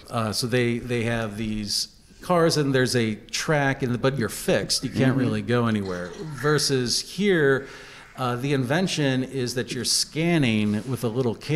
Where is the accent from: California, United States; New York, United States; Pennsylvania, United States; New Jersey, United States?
Pennsylvania, United States; Johnstown; born there; Okay, born in Johnstown